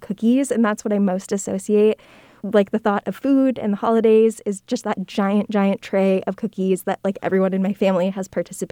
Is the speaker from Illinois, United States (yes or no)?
no; Bay Area, California, United States; But most of my family's in the Bay Area, and I grew up in the Bay Area.